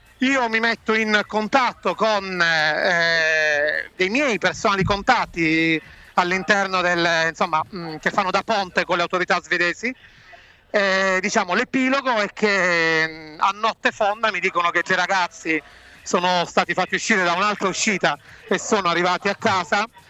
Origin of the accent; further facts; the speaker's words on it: Palermo, Sicily, Italy; Perché sono palermitano